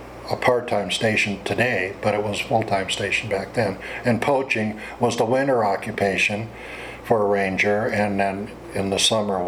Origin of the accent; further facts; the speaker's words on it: Seattle, Washington, United States; born there; I was born in 1944 in Seattle, Washington, post-World War II.